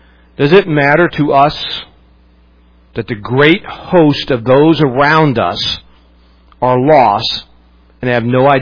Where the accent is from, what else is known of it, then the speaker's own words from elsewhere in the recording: Morgantown, West Virginia, United States; where I grew up in Morgantown, there's a mall called Mountaineer Mall.